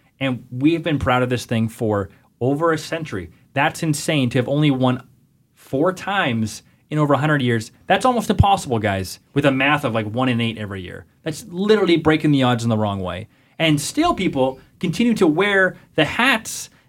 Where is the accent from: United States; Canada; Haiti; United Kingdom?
Canada; Saskatoon, Saskatchewan; I grew up in Saskatoon. It was my childhood from like 0 to 11. And then I came back here.